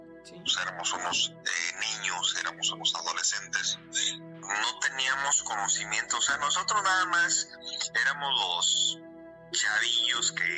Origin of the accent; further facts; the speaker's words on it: Ecatepec, State of Mexico, Mexico; yo pasé mi niñez, más bien mi adolescencia, en Ecatepec, y saludos a la gente del Estado de México, en una colonia que se llama Parque Residencial Coacalco, en la tercera sección.